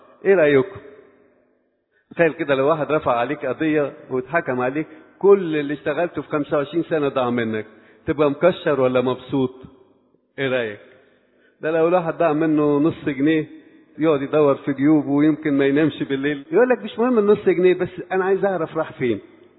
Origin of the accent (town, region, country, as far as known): Egypt